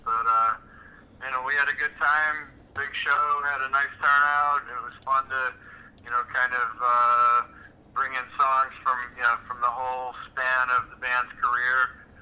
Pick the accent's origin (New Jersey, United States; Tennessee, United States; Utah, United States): New Jersey, United States; I'm from New Jersey originally, so I'm heavily influenced by the East Coast bands.